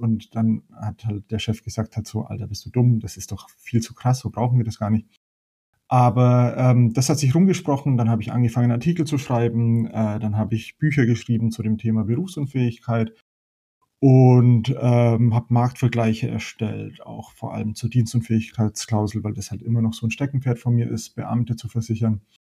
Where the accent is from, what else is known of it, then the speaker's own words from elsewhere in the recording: Nuremberg, Bavaria, Germany; born there; Ich bin gebürtiger Nürnberger. Das hört ihr zwar nicht, weil ich also ich habe tatsächlich kein Dialekt, aber eine dialektale Färbung natürlich.